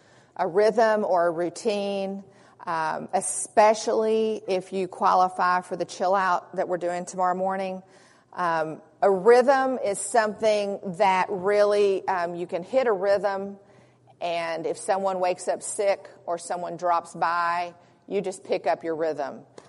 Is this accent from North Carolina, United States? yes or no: yes; North Carolina, United States; I'm from North Carolina, and we're required to do 180 days.